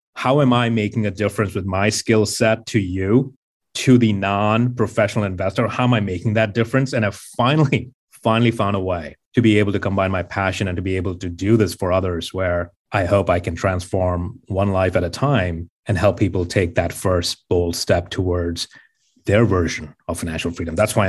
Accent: Mumbai, Maharashtra, India; For me, growing up in Mumbai, having that fear of being on the streets

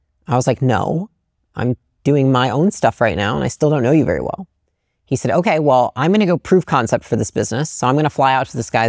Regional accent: Portage, United States; And I felt like growing up in Portage, like it's not a bad town or anything

